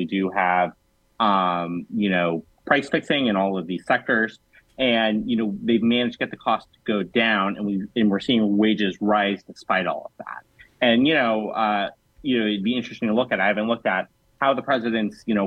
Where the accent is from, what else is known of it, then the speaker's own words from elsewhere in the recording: California, United States; now in Washington, D.C., United States; You know, I'm from California, but I live in D.C.